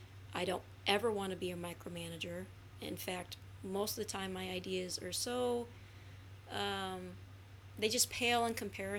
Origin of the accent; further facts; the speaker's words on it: Elk Grove, Illinois, United States; I grew up in Elk Grove